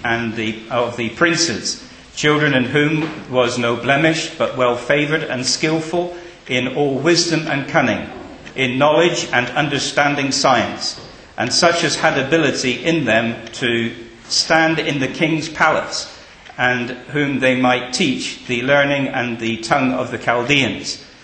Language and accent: English; England, United Kingdom; I'm from England, but I'm not English, okay?